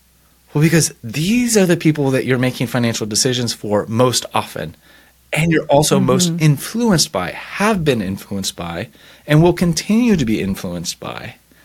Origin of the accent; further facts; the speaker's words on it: San Francisco, California, United States; also born or lived in Houston, Texas; I grew up on the West Coast, San Francisco area. So yes, grew up in a liberal environment. I lived in Houston, Texas.